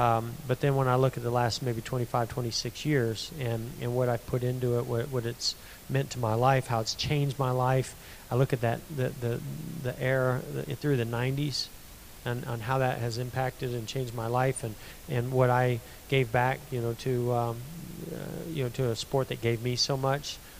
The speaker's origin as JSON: {"language": "English", "region": "California", "country": "United States", "said": "I was a kid from California that was racing sprint cars and midgets in Indiana, and came down to North Carolina."}